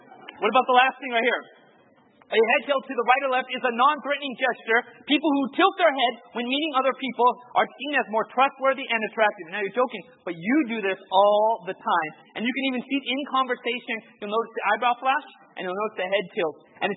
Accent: California, United States; I grew up in Orange County.

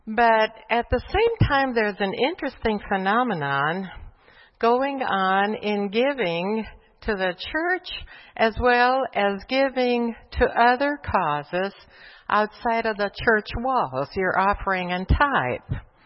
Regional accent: Bolivia; Whereas I grew up in Bolivia, where very frankly the Catholic Church had a lot to do with getting people into the habit of giving, even outside of the church.

